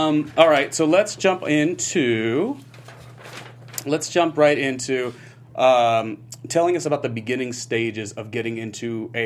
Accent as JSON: {"language": "English", "region": "California", "country": "United States", "tie": "born or raised there", "moved": "as an adult", "lives_now": "New York, United States", "said": "So I grew up in Southern California"}